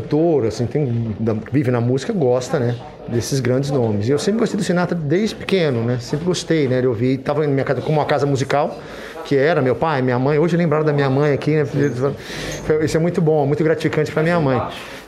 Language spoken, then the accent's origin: Portuguese; Atibaia, São Paulo, Brazil; a gente programa o próximo lá para a minha cidade, que é Atibaia